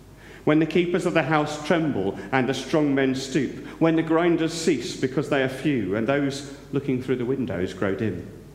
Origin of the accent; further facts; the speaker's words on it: Reading, South East England, United Kingdom; also born or lived in Tylehurst; When I was age 11 or 12, or at least old enough to head off into Reading, I was born in Tylehurst, to head off into Reading town centre with my pocket money on a Saturday